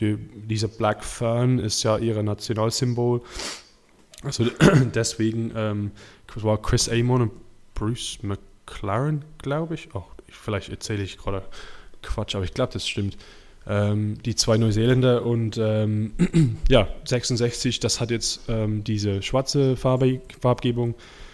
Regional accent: England, United Kingdom; German is a second language; es bedeutet mir auch nichts als Engländer

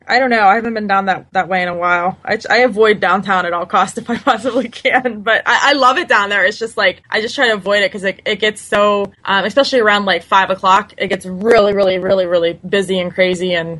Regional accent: Ohio, United States; now in Pittsburgh, United States; like I'm from Ohio, so I grew up around Browns fans. And so then living in Pittsburgh

